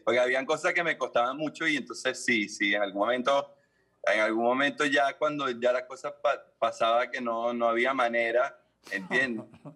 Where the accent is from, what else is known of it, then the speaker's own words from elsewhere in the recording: Caracas, Capital District, Venezuela; born there; En Caracas.